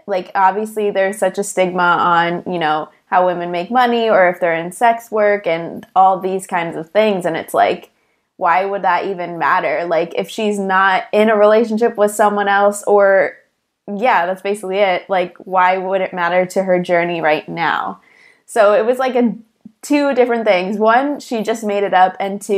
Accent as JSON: {"language": "English", "town": "Chicago", "region": "Illinois", "country": "United States", "said": "I have heard of Brittany because we're both from Chicago, but I don't know anything about her."}